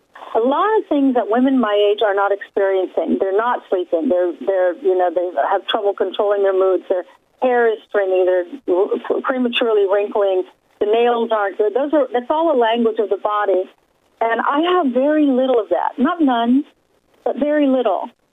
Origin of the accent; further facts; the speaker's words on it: Ireland; So, I'm Irish. We either drink or write. I do both.